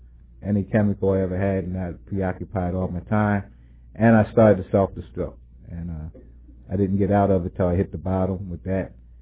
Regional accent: Westchester, New York, United States; because I came from Westchester, and when I look back at my schooling, or when I was in school, I was usually the only black person in my class, or one of the only ones

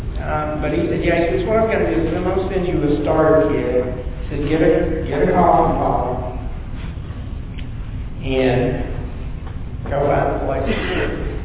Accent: Tennessee, United States; where I got clean is when I got clean in Upper East Tennessee. If you've ever been to the movies about hillbilly, they made it in my hometown.

